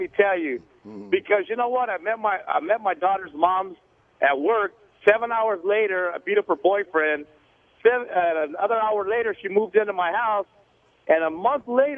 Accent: West Covina, California, United States; Actually, I grew up in West Covina in the gangs, went to prison, did all

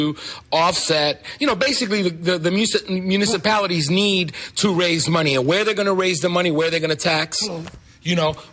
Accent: New York, United States; Because coming from and growing up in New York, you know, I'm always looking at things from a sociological and racial perspective.

